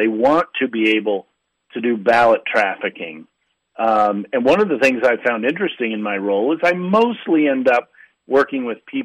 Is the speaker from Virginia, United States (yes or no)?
yes; Virginia, United States; I mean, in my home state of Virginia